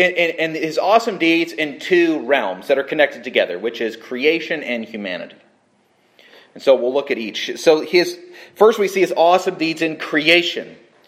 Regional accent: California, United States; Growing up in Southern California, we certainly made use of the nearby beaches and went there every summer.

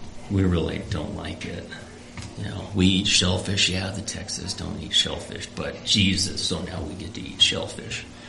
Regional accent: the South, United States; since I'm a Southerner

